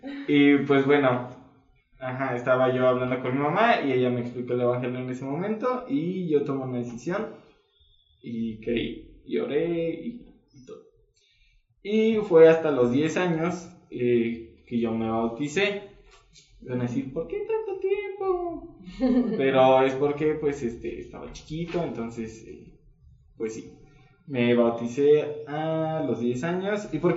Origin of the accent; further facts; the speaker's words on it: Mexico City, Mexico; Ya después de que yo nací, estando aquí, en Ciudad de México, porque vivíamos ahí, fue cuando mi padre tomó una decisión. Y pues de cierta manera yo crecí en un hogar con padres cristianos.